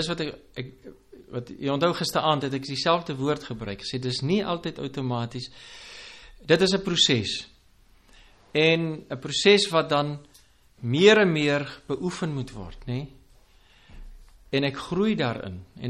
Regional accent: Free State, South Africa; ons is van die Vrystaat en ons is hier in Pretoria en ons is net so kort hier

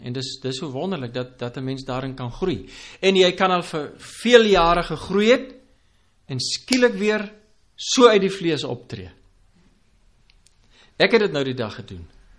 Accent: Free State, South Africa; ons is van die Vrystaat en ons is hier in Pretoria en ons is net so kort hier

